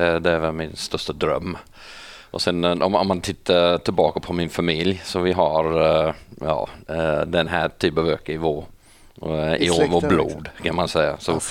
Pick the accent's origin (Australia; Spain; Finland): Australia; Lithgow, New South Wales; Swedish is a second language; Men jag kommer från en stad som heter Lithgow och den ligger 16 mil västerut